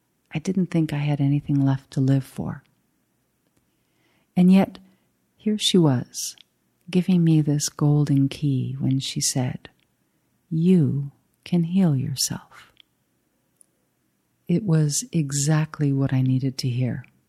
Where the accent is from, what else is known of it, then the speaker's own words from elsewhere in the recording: Canada; I'm a Canadian by birth, but I've lived most of my life abroad.